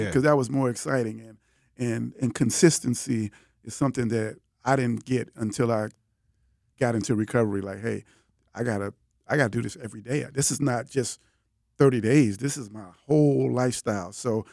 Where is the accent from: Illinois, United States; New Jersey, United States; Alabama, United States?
Illinois, United States; Chicago; now in Milwaukee, United States; And I remember a time when I was up here in Milwaukee, I'm originally from Chicago, that I went back home